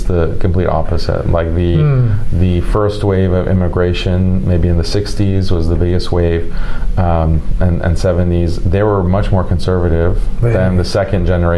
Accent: United States; Yeah, so that this is shocking to me as an American

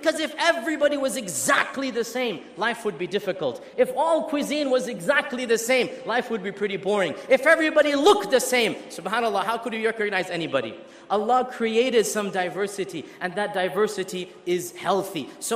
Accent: United States; pride for being a part of this land, for learning what I've learned, for having grown up here. Being an American doesn't mean that I support every single vice found in this land.

